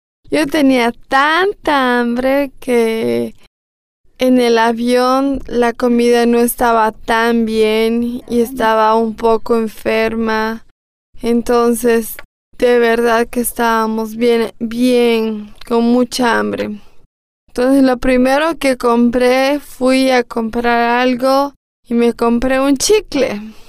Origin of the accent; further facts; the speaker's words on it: Bolivia; En mi país, $2 significan 16 bolivianos. Con 16 bolivianos, te puedes comprar 16 chicles.